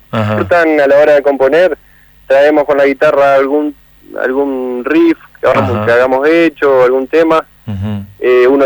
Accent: Crespo, Entre Ríos, Argentina; Nosotros somos de Crespo.

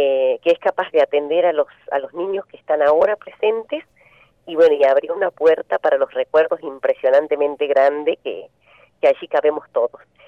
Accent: Santa María, Catamarca, Argentina; moved away as an adult; now in Santa Cruz, Argentina; Mira, yo en realidad vengo de Catamarca.

